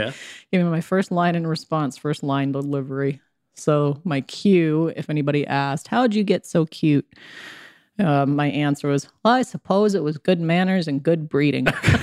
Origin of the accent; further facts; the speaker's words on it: Browning, Montana, United States; also born or lived in Kalispell, Montana; I was born technically in Kalispell, Montana. There wasn't a doctor in Browning that day that could have helped my mom with a C-section if she needed it. So I came out in Kalispell, but I went home too and was raised in Browning, Montana on the Blackfeet Reservation.